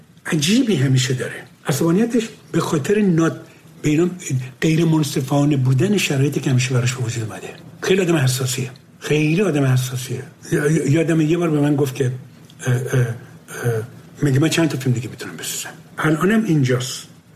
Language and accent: Persian; Abadan, Khuzestan, Iran; من بچه آبادانم، آبادان نزدیک تیاران و ایاران اینا بر بیرون بود.